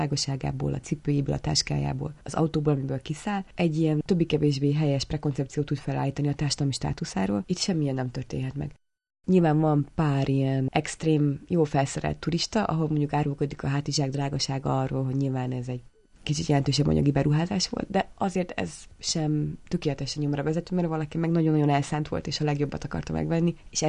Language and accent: Hungarian; Hungary; Ott a tulajdonos, amikor hallotta, hogy én magyar vagyok, mondta, hogy ó, éppen van itt két magyar lány.